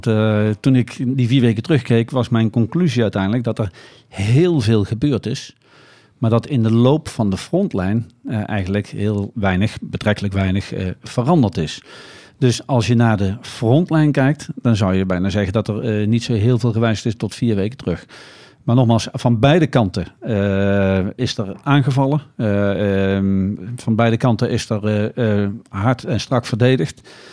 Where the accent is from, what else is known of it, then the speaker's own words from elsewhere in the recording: Nijmegen, Gelderland, Netherlands; Ja, het is toch mijn thuisstad.